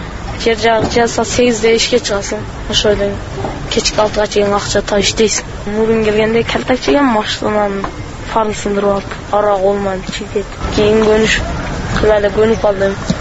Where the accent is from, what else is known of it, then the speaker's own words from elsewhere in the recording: Alai, Osh Region, Kyrgyzstan; Алайдан келдим буталга айынан.